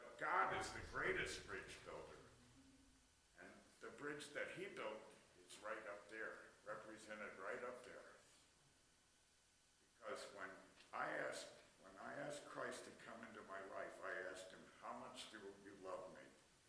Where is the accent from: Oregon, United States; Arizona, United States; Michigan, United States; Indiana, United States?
Arizona, United States; I grew up in Arizona, and I've seen it.